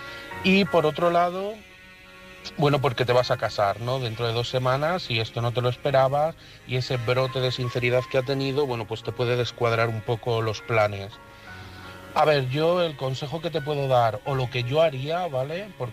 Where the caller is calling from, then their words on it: Madrid, Community of Madrid, Spain; de Madrid